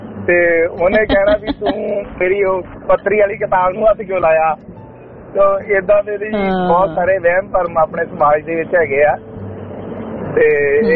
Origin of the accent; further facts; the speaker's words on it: Punjab, India; ਸਾਡੇ ਪਿੰਡ ਦਾ ਮੇਰਾ ਬਾਰਡਰ ਦੇ ਪਿੰਡ ਪੈਂਦਾ ਜੀ ਖੇਮ ਕਰਨ ਸਾਈਡ ਤੇ ਰਾਜੂ ਵੀ ਪਿੰਡ ਆ ਮੇਰਾ ਤੇ ਉਹ ਨਾ ਬੜਾ ਥੋੜਾ ਜਿਹਾ ਬੈਕਵਰਡ ਜਿਹਾ ਏਰੀਆ ਕਹਿ ਲੋ ਕਿ ਪਿਛੜਿਆ ਇਲਾਕਾ ਜਿਹਾ ਵਾ